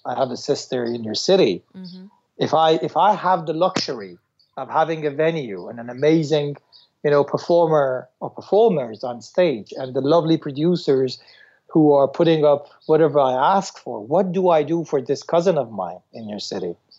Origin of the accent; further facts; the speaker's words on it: Kuala Lumpur, Malaysia; now in New York, United States; yeah, I am a New Yorker. I am from Kuala Lumpur.